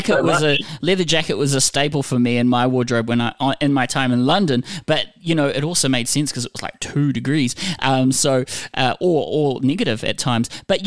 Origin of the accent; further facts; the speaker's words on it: Philippines; being a Filipino with the American sort of schooling that we had over there.